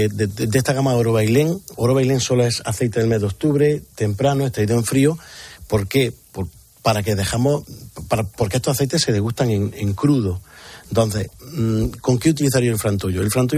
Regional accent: Jaén, Andalusia, Spain; los que somos de Jaén

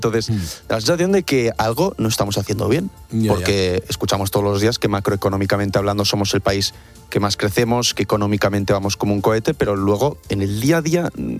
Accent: Catalonia, Spain; Y yo soy catalán.

